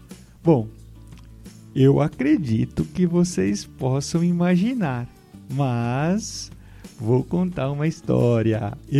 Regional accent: Pompeia, São Paulo, Brazil; moved away as an adult; porque eu morei nela, nasci em Pompeia e vivi até meus 18 anos lá

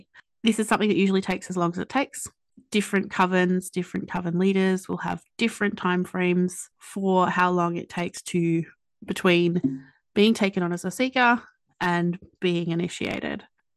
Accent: Australia; accent: Australian; I'm going to really try to watch my lazy Australian accent.

